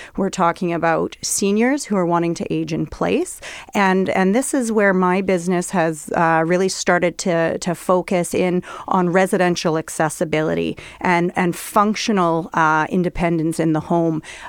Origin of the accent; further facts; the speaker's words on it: Winnipeg, Manitoba, Canada; Yeah, I grew up in Winnipeg, and I am indeed aging. I'm 45 years old